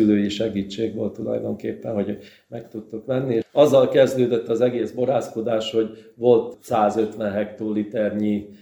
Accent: Kiskunfélegyháza, Bács-Kiskun, Hungary; born there; Piskunfélegyházi születésű vagyok.

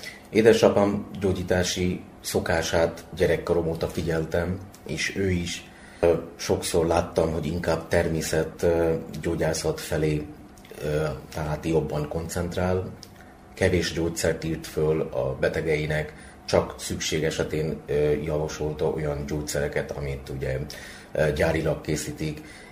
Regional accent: Bangladesh; Hungarian is a second language; moved away as an adult; now in Hungary; Kizárólag tanulás céljából jöttem Magyarországra. Immár pontosan 3 évtizeddel ezelőtt, tavaly jubiláltam a 30. évfordulót, hogy Magyarországra jöttem tanulni a családomtól.

